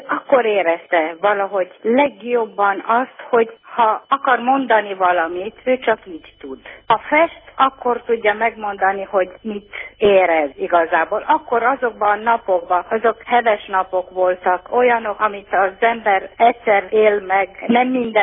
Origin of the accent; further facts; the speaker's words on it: Timișoara, Timiș County, Romania; Mivel én is temesvári vagyok